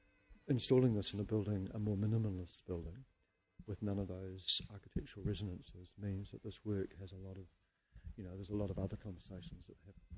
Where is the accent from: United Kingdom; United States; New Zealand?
New Zealand; Auckland; I'm an Aucklander.